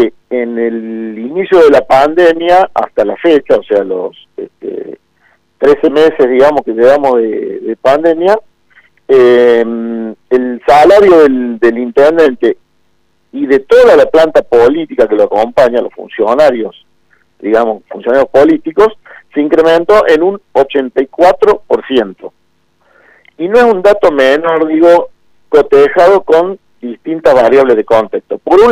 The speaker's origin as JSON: {"language": "Spanish", "town": "Jesús María", "region": "Córdoba", "country": "Argentina", "tie": "born or raised there", "said": "nacido y criado en Jesús María, por lo tanto ciudadano"}